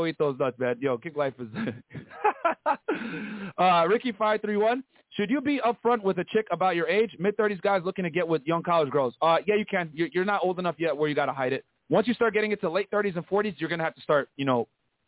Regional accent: Australia; I'm from Australia.

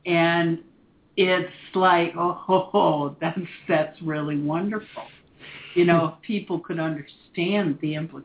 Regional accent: Florida, United States; But before that, I mean, I grew up in South Florida, honey.

